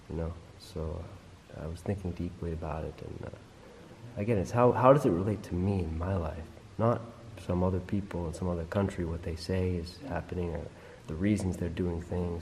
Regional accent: Massachusetts, United States; I'm from Massachusetts, so it's a lot of Catholics there. It's a lot of Irish Catholics, but my family wasn't Catholic.

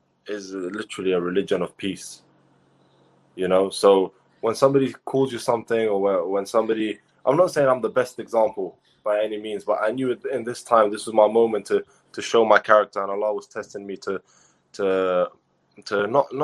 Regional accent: London, United Kingdom; Well, I grew up in London

